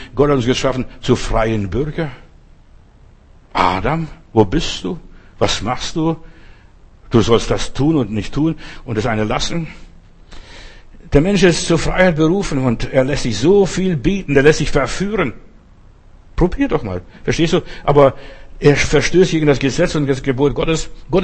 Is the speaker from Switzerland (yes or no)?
no; Klaipėda County, Lithuania; Ich bin mal in Memelland, also in meiner Heimat gewesen.